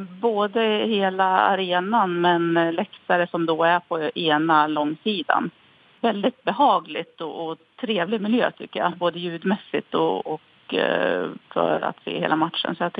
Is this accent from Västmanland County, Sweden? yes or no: yes; Norberg, Västmanland County, Sweden; Jag är faktiskt också född och uppvuxen i Norberg